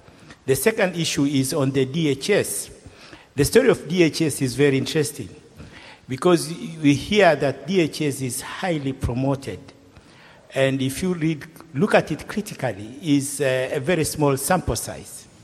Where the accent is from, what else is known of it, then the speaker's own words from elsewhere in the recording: Tanzania; I'm from Tanzania